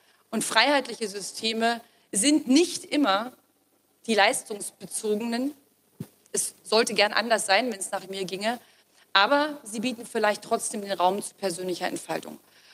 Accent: North Rhine-Westphalia, Germany; also born or lived in East Germany; now in Delitzsch, Germany; Ich wohne knapp 50 Kilometer von Dessau entfernt inzwischen in Delitzsch. Ich bin auch aufgewachsen, damals noch in der DDR und groß geworden in Westfalen.

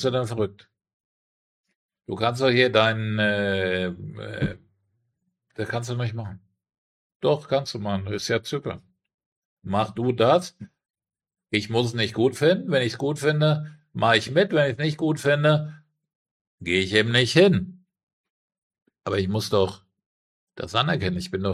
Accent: Frankfurt, Hesse, Germany; Ich bin doch Frankfurter, ich weiß das.

